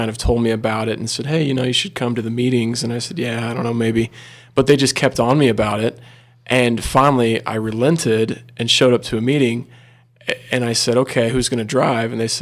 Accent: Muncie, Indiana, United States; I was born and raised in Muncie, like I said. Grew up at St. Francis Parish.

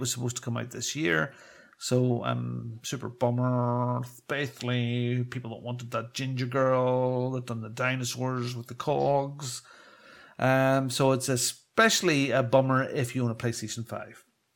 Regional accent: Northern Ireland, United Kingdom; I mean, frick me, I'm from Northern Ireland. God almighty. I mean, Catholics, Protestants kicking each other like mad. There was no coloured people here because of the troubles.

